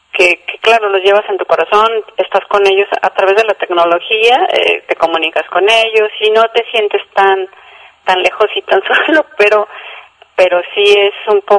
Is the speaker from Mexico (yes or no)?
yes; Mexico; somos mexicanos